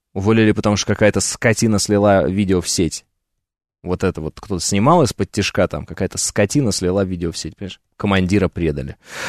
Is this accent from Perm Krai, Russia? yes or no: no; Moscow, Russia; я 30 лет, я коренной москвич